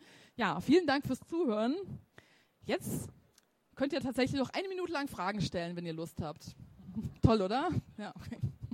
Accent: Bavaria, Germany; wie wir es bei uns in Bayern mit Brennholz macht.

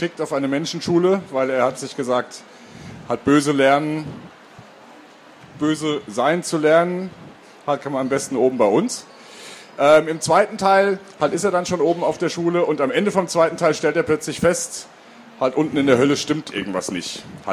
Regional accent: Frankfurt am Main, Hesse, Germany; ich komme aus Frankfurt am Main.

